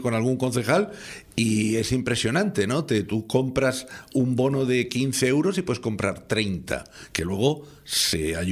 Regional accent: Santa Cruz de Tenerife, Canary Islands, Spain; como soy de Santa Cruz

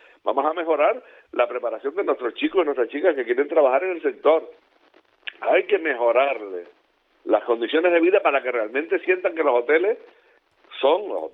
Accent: Canary Islands, Spain; pero como canario y como persona que tiene la oportunidad de hablar aquí en esta casa

